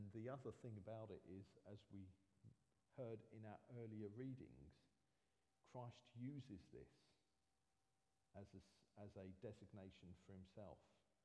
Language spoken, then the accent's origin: English; Pakistan; So I'm from Pakistan, so I know to some extent what it means to come from a persecuted country where Christians are persecuted.